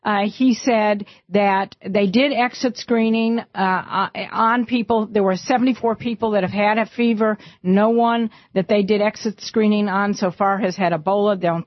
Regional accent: Cleveland, Ohio, United States; Cleveland, Ohio, my hometown.

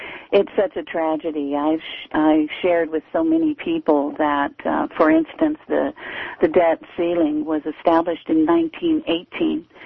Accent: California, United States; I grew up in California. We actually had free education here.

